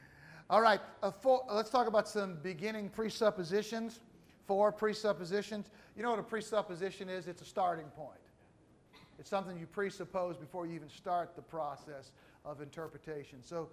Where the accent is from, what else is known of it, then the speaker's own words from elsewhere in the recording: United States; now in Philippines; Living here in the Philippines the last year has helped me understand Americans and understand myself as an American so much more